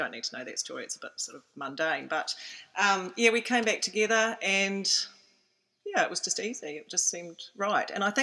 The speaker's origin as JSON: {"language": "English", "country": "New Zealand", "said": "Yeah, I'm a Kiwi, and I had a fairly conventional childhood, and then I came to Fiordland when I was 17"}